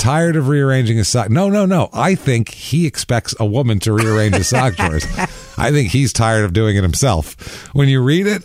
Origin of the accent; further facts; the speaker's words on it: New York, United States; I grew up in New York. Lots of kids were like, man, a fucking tree.